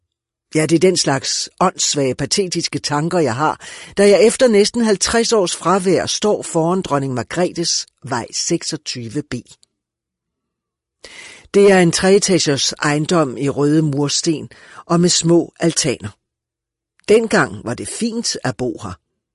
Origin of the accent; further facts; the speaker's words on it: Ringsted, Zealand, Denmark; moved away as an adult; Jeg forlod Ringsted og mit barndomshjem, da jeg var 18 år.